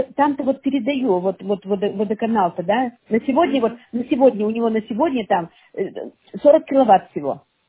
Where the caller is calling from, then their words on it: Severodvinsk, Arkhangelsk Oblast, Russia; я звоню вам из Северодвинска.